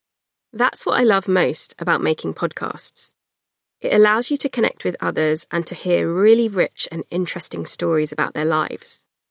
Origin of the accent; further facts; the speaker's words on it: United Kingdom; born there; I am mixed. I was born in Britain, and my mum and her family are white British, originally from Cornwall. But I also have Jamaican heritage, and I am also part German-Swiss.